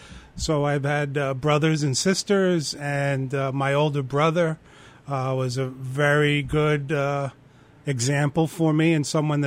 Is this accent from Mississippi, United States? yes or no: no; Southampton, New York, United States; I grew up in the town of Southampton. I was born in Southampton Hospital, 1959 on March 21st.